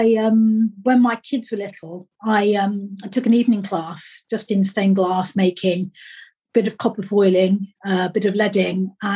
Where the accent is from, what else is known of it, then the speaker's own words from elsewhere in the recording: Ascot, South East England, United Kingdom; I come from Ascot in Berkshire, which is near London.